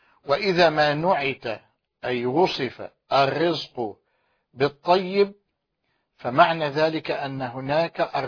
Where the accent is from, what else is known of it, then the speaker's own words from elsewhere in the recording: Egypt; وعندنا في مصر